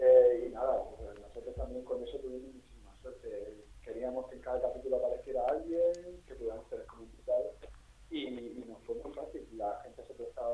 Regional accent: Lorca, Region of Murcia, Spain; Nosotros, por ejemplo, los directores somos de Lorca

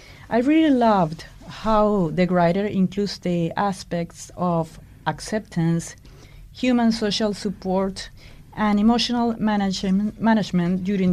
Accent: Venezuela; moved away as an adult; I was born and raised in Venezuela

